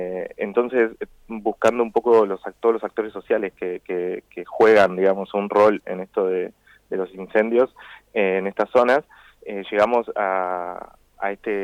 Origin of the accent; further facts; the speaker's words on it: Santo Tomé, Argentina; now in Buenos Aires, Argentina; ahora mismo estoy en un colectivo yendo para Santo Tomé. Así que sí, soy de Santo Tomé y estoy viviendo en Buenos Aires ya hace un tiempo.